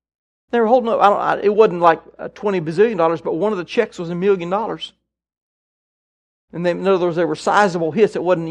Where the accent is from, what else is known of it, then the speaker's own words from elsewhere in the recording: Tennessee, United States; I know of one guy I grew up with back in Tennessee.